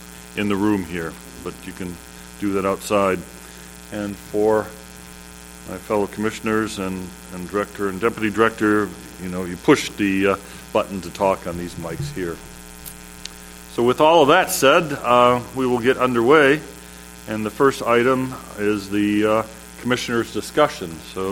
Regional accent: Bellingham, Washington, United States; I'm from Bellingham, and recently appointed chair of the commission

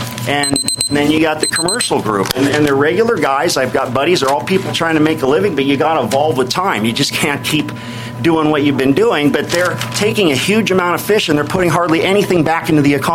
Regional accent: Springdale, Washington, United States; I'm from Springdale, Washington. I'm the president of the CCA Inland Empire chapter here.

